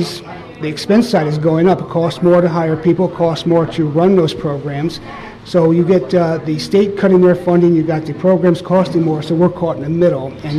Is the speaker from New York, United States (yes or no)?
yes; Greene, New York, United States; And I'm glad to see it local here in Green, in my hometown, which is nice.